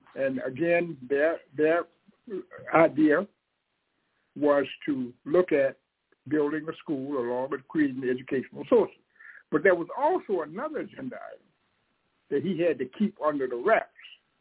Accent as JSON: {"language": "English", "town": "Durham", "region": "North Carolina", "country": "United States", "said": "grade school-wise, I'm from Durham, graduated Hillside High School, 1962."}